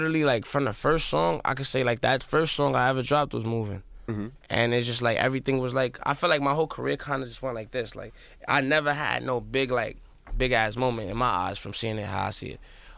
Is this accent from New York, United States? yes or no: yes; South Bronx, New York, United States; I'm from the South Bronx, and I got into music and into where I'm at, like really just off of self hustling.